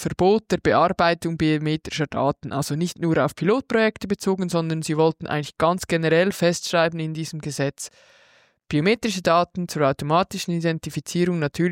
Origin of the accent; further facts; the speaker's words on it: Lucerne, Switzerland; Ja, ich bin ja aus Luzern und in meiner Stadt gibt es ein Kinderparlament